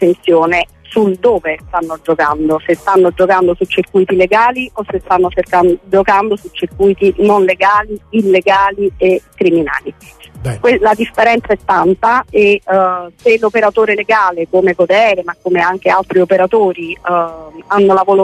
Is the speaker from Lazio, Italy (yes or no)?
no; Naples, Campania, Italy; sono campana, sono napoletana